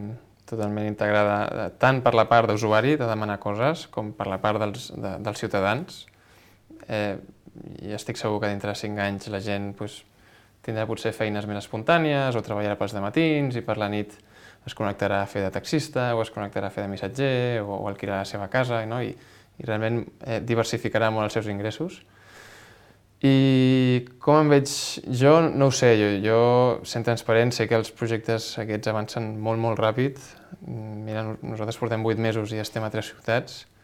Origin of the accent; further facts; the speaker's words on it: Barcelona, Catalonia, Spain; a Barcelona, que és d'on soc i és on estic més còmode